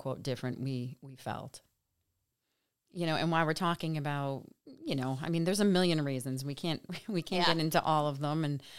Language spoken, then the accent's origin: English; Scranton, Pennsylvania, United States; We are from Scranton, Pennsylvania, or the surrounding areas. And St. Patrick's Day around here is like Christmas.